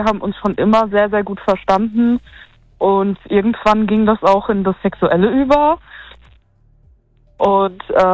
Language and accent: German; Russia; now in Germany; Ursprünglich aus Russland.